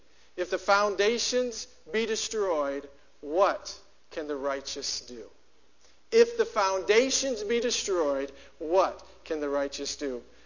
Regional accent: Ohio, United States; This is in my home state in Dayton, Ohio.

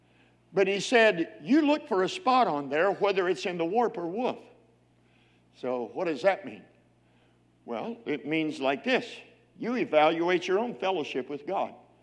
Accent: Oklahoma, United States; but I'm an Okie. I was born and raised in Oklahoma.

